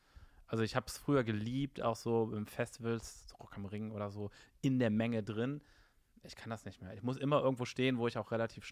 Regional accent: Cologne, North Rhine-Westphalia, Germany; Ja, ich bin Kölner.

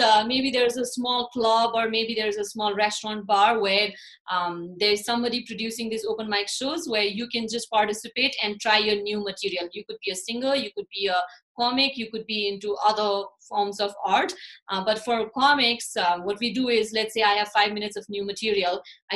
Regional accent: Kathmandu, Bagmati, Nepal; English is a second language; As somebody who was born and raised in Nepal, Kathmandu, I went to school here. I've never studied in the United States.

